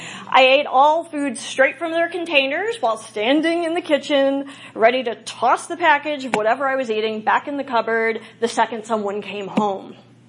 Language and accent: English; Princeton, New Jersey, United States; born there; A little family history. I was born in Princeton, New Jersey.